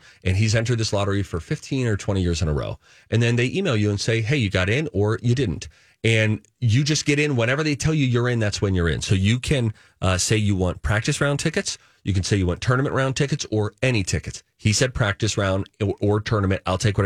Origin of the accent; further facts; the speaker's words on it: Ireland; I'm splotchy red, because again, I'm Irish, and that's just how we process emotion.